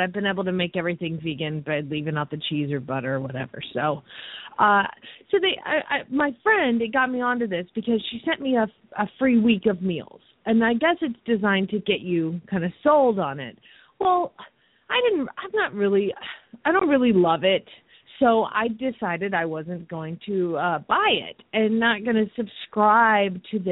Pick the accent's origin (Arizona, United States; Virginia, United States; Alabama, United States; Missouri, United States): Arizona, United States; Phoenix; from Phoenix, Arizona